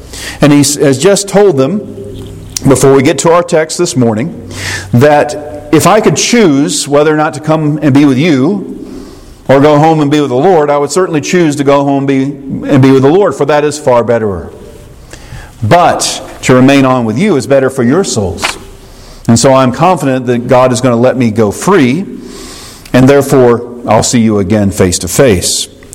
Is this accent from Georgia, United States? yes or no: yes; Powder Springs, Georgia, United States; I grew up in Powder Springs. My parents lived in Powder Springs from the moment I was born.